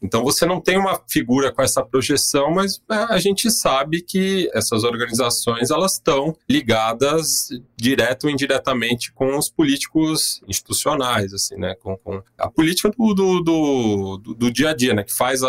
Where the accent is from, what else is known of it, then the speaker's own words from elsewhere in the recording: São Paulo, Brazil; vivendo aqui, nascido e criado aqui em São Paulo